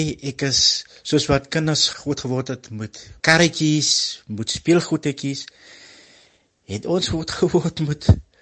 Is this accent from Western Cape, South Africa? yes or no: yes; Lamberts Bay, Western Cape, South Africa; Ek is in 1970 gebore in Lammersbay, het hier groot geword, het die skool gegaan in Lammersbay. Ons was maar 'n visser familie, gesin. Redelijk arm groot geword